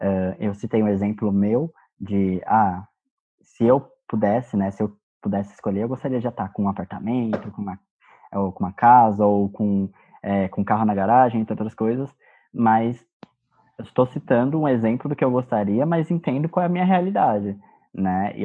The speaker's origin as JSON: {"language": "Portuguese", "region": "São Paulo", "country": "Brazil", "said": "nós somos de São Paulo"}